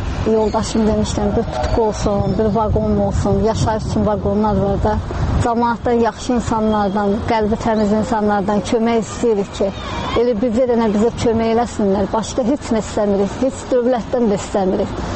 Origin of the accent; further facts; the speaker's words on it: Khojaly District, Azerbaijan; also born or lived in Barda; Doğulmuşam Bərdə rayonunda, ondan sonra getmişik Xocalı rayonuna.